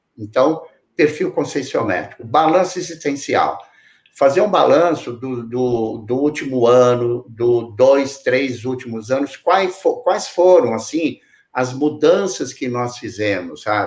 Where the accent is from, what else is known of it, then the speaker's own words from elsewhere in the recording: Brazil; born there; A Yara sempre me pergunta por que eu nasci no Brasil.